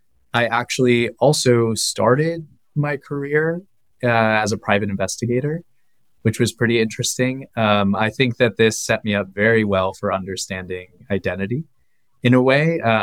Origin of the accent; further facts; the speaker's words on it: San Francisco, California, United States; born there; You know, I was born in San Francisco, so I feel some sort of loyalty.